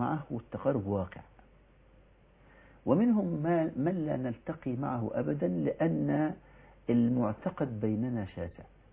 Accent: Egypt; زيارة زي ما تقول الصوفية عندنا في مصر.

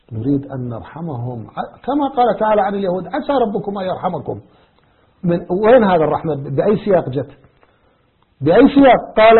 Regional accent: Iraq; وهذا حصل عندنا في العراق، حصل عندنا في العراق

